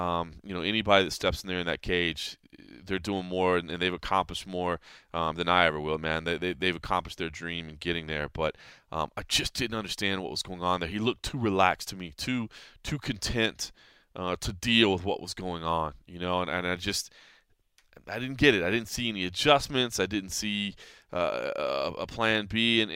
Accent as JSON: {"language": "English", "town": "Dallas", "region": "Texas", "country": "United States", "tie": "born or raised there", "said": "obviously our good friends there in my hometown of Dallas, Texas."}